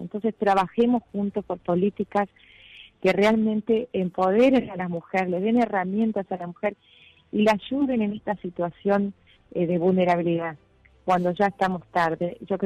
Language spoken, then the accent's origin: Spanish; Argentina; como argentinos, este despertar es poder ahora seguir trabajando juntos